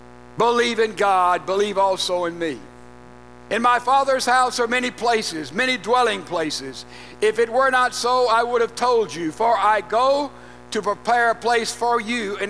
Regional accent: Laurel, Mississippi, United States; born or raised there

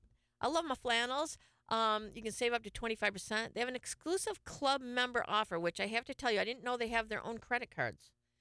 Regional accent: Michigan, United States; Okay, I'm from Michigan.

